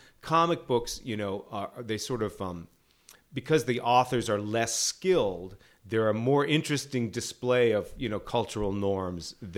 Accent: New York, United States; born there; I was born on the Upper West Side.

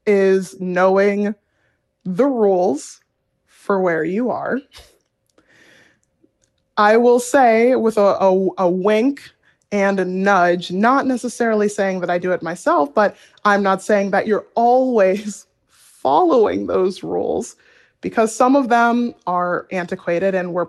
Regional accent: Cincinnati, Ohio, United States; now in Columbus, United States; I grew up in Cincinnati, Ohio, and I currently live in Columbus, Ohio. So I have not strayed too far from home.

